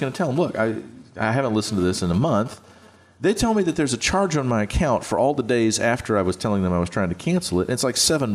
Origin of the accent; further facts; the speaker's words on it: Scotland, United Kingdom; are very angry people. We're Scottish, and that means we're cheap also.